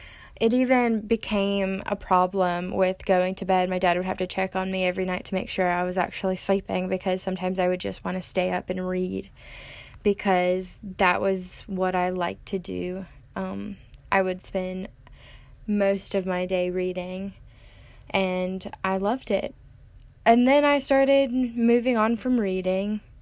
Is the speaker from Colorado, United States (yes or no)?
no; Louisiana, United States; moved away as an adult; also born or lived in California; given that I moved from Louisiana to North Carolina when I went to college. So you assume that I moved from California back to Louisiana, and then Louisiana to North Carolina.